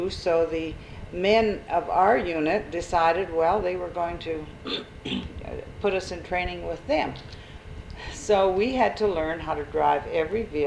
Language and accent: English; Hibbing, Minnesota, United States; born there; I was born in Hibbing, Minnesota in 1922.